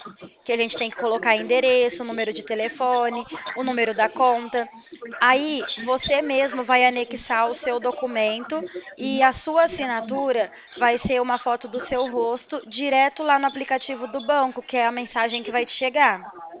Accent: Porto Ferreira, São Paulo, Brazil; Eu sou de Porto Ferreira, estado de São Paulo.

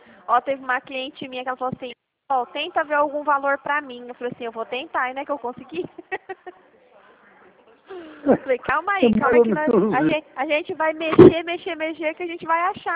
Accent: Presidente Prudente, São Paulo, Brazil; eu sou aqui de Prudente

